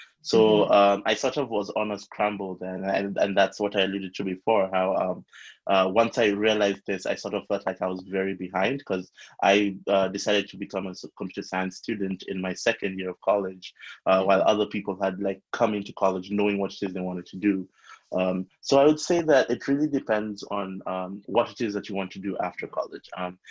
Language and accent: English; Nairobi, Kenya; So I grew up in Nairobi, Kenya